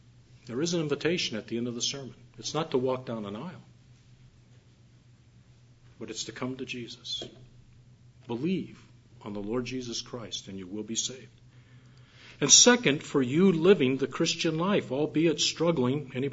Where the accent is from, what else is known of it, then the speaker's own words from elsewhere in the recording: Detroit, Michigan, United States; I was born and raised in Detroit, and I like to go back and visit family every once in a while.